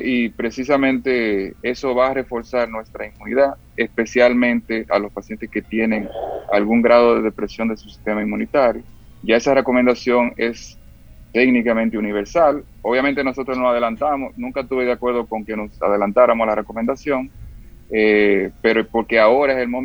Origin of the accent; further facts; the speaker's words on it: Santiago, Dominican Republic; Claro, somos de Santiago.